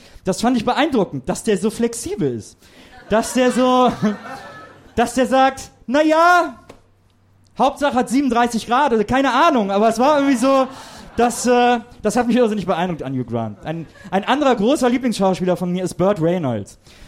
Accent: North Rhine-Westphalia, Germany; ich komme aus der Nähe von Köln, aus einem kleinen Städtchen.

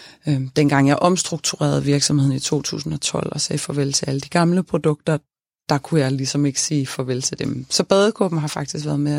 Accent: Svendborg, Region of Southern Denmark, Denmark; Altså jeg er fra Sydfyn, fra Svendborg, og havde sådan en helt almindelig opvækst, og dejlig normal opvækst

